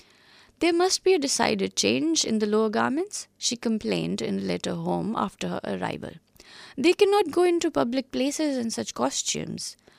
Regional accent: Pakistan; Growing up in Pakistan, I saw my mother, my grandmother, and my aunt survive terrible suffering of all sorts.

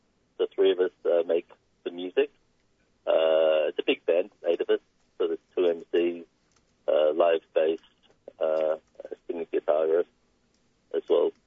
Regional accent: Australia; growing up in Australia, you're kind of you're suppressed to just seeing what you see on the mainstream TV

